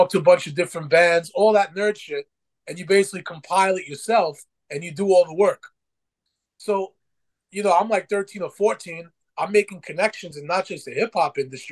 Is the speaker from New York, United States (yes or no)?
yes; Brooklyn, New York, United States; we're from Brooklyn